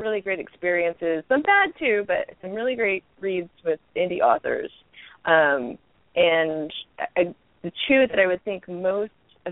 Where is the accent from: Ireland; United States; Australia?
United States; Florida; also born or lived in Oklahoma City; I guess I kind of come from Florida, if anybody comes from Florida. But actually, I was born in Oklahoma City.